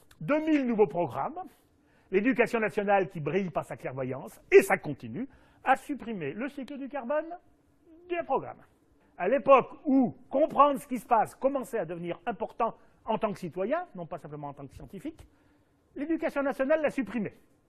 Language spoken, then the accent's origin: French; Auvergne-Rhône-Alpes, France; moi je suis un Auvergnat.